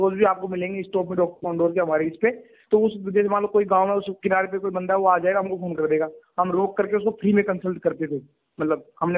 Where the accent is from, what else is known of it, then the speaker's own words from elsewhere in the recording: Rajasthan, India; तो मैं मेरे राजस्थान में आ गया। तो मुझे लगा राजस्थान में मेरे को मेरे गांव के लिए कुछ करना चाहिए